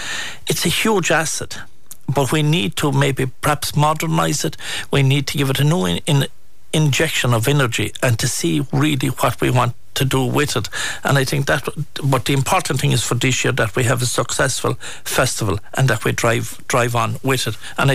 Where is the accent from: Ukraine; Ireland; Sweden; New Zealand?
Ireland; Tarbert, Munster; and I'm from Tarbert, and if you look at Tarbert, Ballylongford